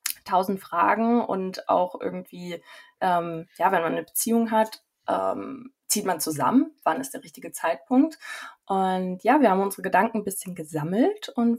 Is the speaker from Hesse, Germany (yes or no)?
no; Saxony, Germany; ich bin ja doch bei Leipzig aufgewachsen